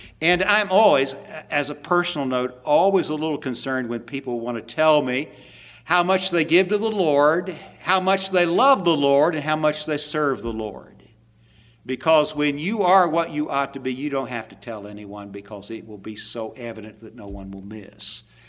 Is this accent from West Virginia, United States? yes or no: yes; West Virginia, United States; I'm from West Virginia, where if you can see a quarter mile ahead of you, you're doing well. You're always down in the valley looking up.